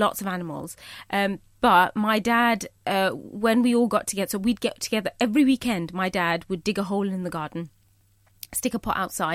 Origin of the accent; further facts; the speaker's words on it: United Kingdom; I am Bangladeshi, you know, I'm British, but I'm also a Muslim.